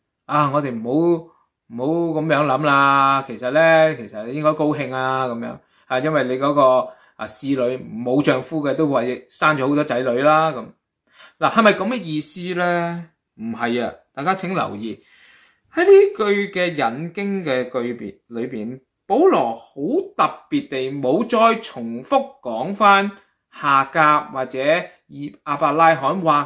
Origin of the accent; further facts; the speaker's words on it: China; 比如我哋中国人，我哋今日做信耶稣，我哋一个非犹太人嘅族